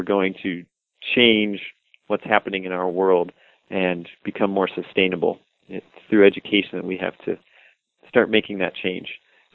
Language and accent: English; Pittsburgh, Pennsylvania, United States; also born or lived in Donora, United States; I grew up in the suburbs of Pittsburgh. My dad is a Lutheran minister, and we moved to a small town